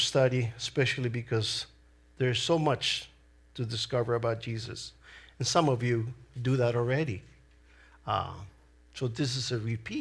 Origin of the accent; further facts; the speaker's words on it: El Salvador; born there; first language Spanish; English is a second language; It's my accent. I was born in El Salvador with Spanish speaking, my first language.